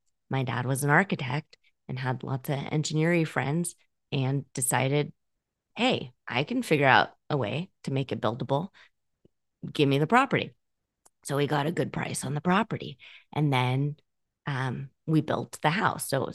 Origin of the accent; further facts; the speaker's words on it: Scotland, United Kingdom; I don't do that because I'm Scottish.